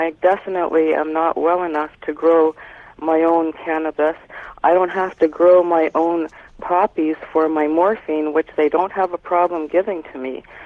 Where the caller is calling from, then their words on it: Kitchener, Ontario, Canada; I'm calling from Kitchener, Ontario.